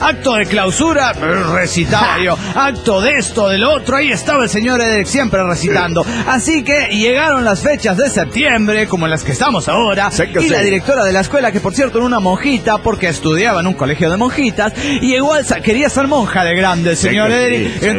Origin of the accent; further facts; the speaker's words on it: Mexico City, Mexico; yo soy chilango